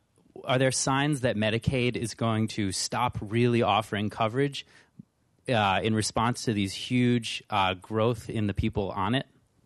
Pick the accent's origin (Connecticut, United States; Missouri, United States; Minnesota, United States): Connecticut, United States; I'm actually from Connecticut. I've worked in a lot of the towns you were mentioning there.